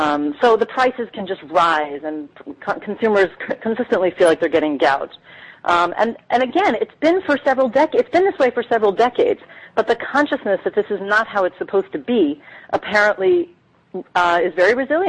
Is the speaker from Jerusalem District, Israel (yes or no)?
no; Tel Aviv, Tel Aviv District, Israel; I live with them. I'm from Tel Aviv.